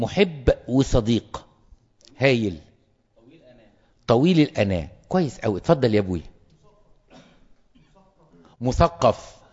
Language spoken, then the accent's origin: Arabic; Egypt; ويمكن عندنا في مصر عشان في كنائس وفي كهنة كتير